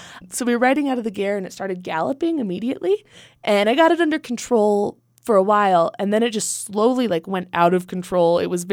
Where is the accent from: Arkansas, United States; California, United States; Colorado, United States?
Colorado, United States; I'm from Colorado, so I tried to be like really confident when we went to ride the horses